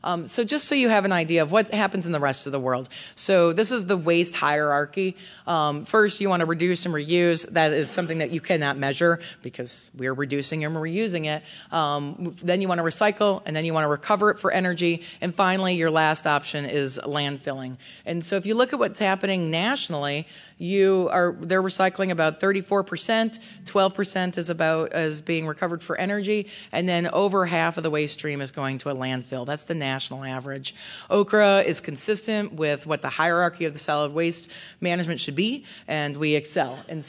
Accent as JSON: {"language": "English", "region": "Michigan", "country": "United States", "tie": "born or raised there", "lives_now": "Indianapolis, United States", "said": "I grew up in Michigan, where we had this 10-cent deposit on soda cans, and that's how I paid for laundry in college. And then I moved to Indianapolis"}